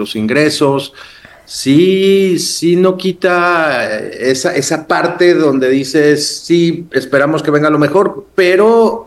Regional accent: Mexico; no necesariamente son las más positivas en cuanto a medio ambiente para nosotros como mexicanos.

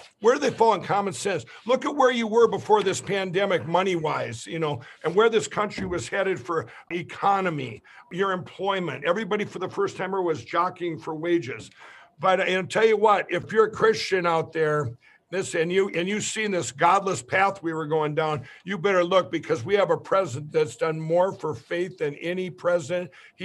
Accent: Minnesota, United States; because like in my home state of Minnesota, there's 9 Democrat mayors that switched in northern Minnesota

